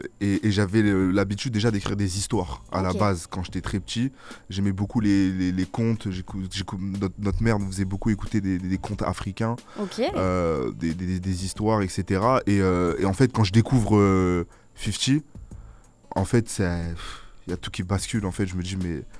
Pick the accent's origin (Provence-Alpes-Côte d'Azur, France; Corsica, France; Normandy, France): Provence-Alpes-Côte d'Azur, France; Toulon; ma mère est partie dans le sud, donc j'ai grandi à Toulon également.